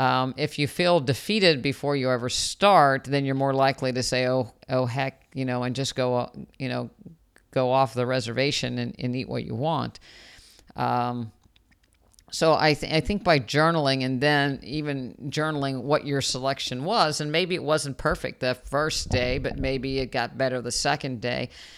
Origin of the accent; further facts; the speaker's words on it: West Virginia, United States; You know, I'm from West Virginia, and, you know, I don't know how many, there's not very many listeners out there from West Virginia.